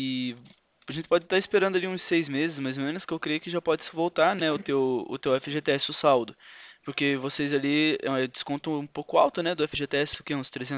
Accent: Paraná, Brazil; Eu sou daqui do Paraná, tá?

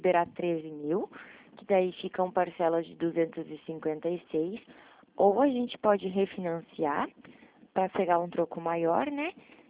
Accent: Curitiba, Paraná, Brazil; Eu sou de Curitiba

